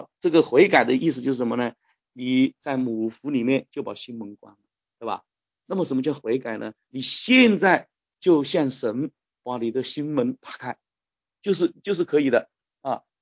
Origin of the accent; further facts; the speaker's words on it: China; 就是说我们中国人